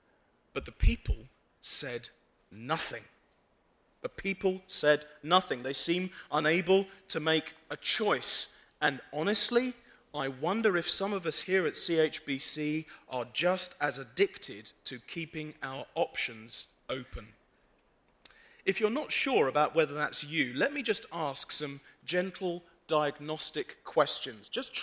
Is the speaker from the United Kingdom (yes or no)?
yes; England, United Kingdom; now in United States; As an Englishman, one of the greatest challenges I've had since coming to the United States is dealing with automated call centers.